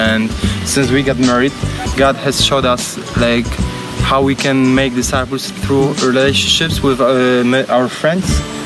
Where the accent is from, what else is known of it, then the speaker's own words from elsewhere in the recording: Poland; And so we are born and raised in Poland. We serve as Josiah Venture missionaries in Poland, and we live in the city of Nowy Tomyśl.